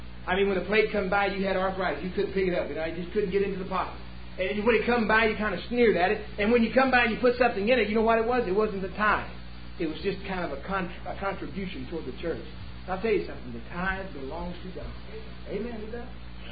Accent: Ventura, California, United States; We're from Ventura.

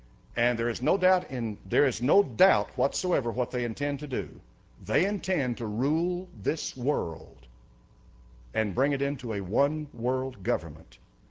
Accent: United States; When I say we, I'm speaking collectively as an American, not as a Christian.

